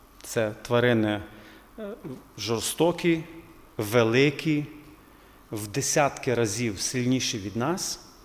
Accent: Ternopil Oblast, Ukraine; also born or lived in Western Ukraine; я із Західної України, народився в Тернопільській області, в сім'ї вчителів з двома сестрами.

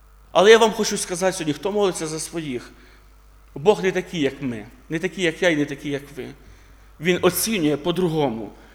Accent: Poltava Oblast, Ukraine; also born or lived in Kalyta; З півроку до 6 років я тут виріс в Калиті. Є така Калита, да? Я там жив з батьками, потім переїхали ми в Полтавську область.

